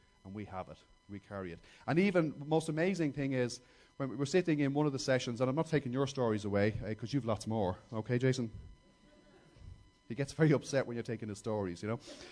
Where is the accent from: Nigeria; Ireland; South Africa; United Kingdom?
Ireland; Now, only because we're Irish and we don't take direction from anybody, okay?